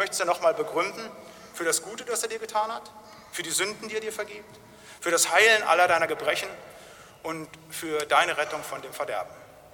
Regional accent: North Rhine-Westphalia, Germany; Da, wo ich herkomme, so aus den Gemeinschaftskreisen im Siegerland, da war es üblich, wenn wir Gebetsgemeinschaft hatten

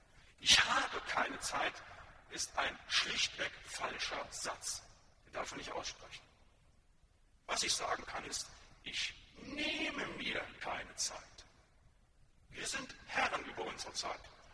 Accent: North Rhine-Westphalia, Germany; Da, wo ich herkomme, aus dem Siegerland, da nennt man die ganz besonders frommen Menschen

